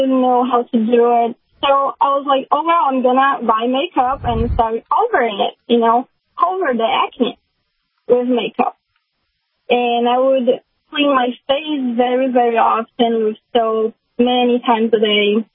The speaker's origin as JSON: {"language": "English", "country": "Brazil", "said": "So, I'm from Brazil, and in Brazil I used to be a nutritionist or a dietitian."}